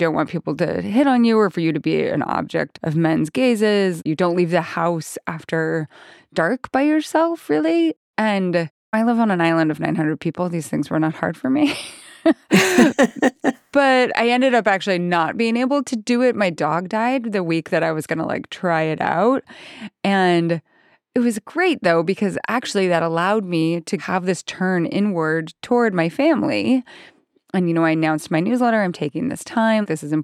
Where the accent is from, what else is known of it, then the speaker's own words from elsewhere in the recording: Idaho, United States; And also I grew up in Idaho, which is a place where a lot of my friends were Mormon, really high percentage of Mormons.